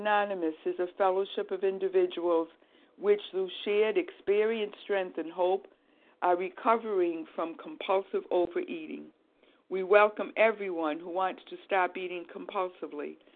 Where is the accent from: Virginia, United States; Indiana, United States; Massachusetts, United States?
Massachusetts, United States; Boston; I'm from the Boston area